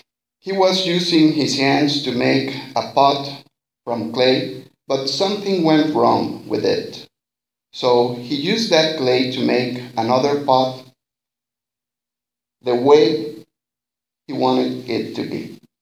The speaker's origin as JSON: {"language": "English", "country": "Mexico", "moved": "yes", "lives_now": "Montreal, Canada", "said": "I'm an immigrant from Mexico, and I've been living here in Montreal for the last 6 years."}